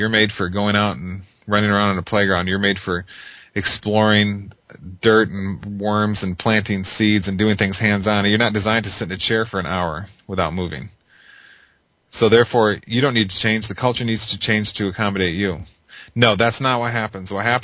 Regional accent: United States; from our perspective growing up in American culture, everything we're told that is good, Buddhism says is bad, basically.

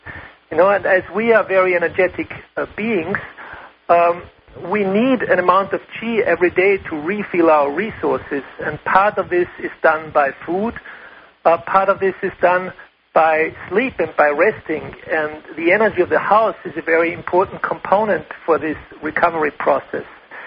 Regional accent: Austria; first language German; English is a second language; as you might have heard from my accent and from your early introduction. I'm from Austria, German-speaking.

